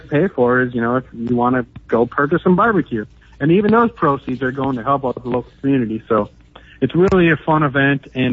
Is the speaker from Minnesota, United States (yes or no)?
yes; Minnesota, United States; Got to admit, I'm from Minnesota